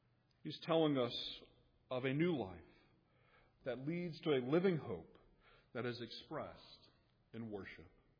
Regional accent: Texas, United States; Now, I grew up in the Bible Belt, or I prefer to call it the Bible Buckle, since I grew up in Texas.

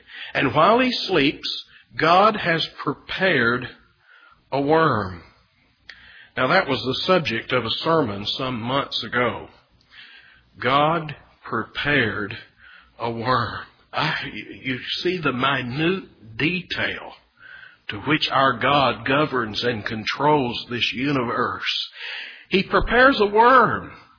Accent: Texas, United States; When I grew up in Texas, wind out of the southwest, blowing up across the deserts of Mexico, man, that was the hot one.

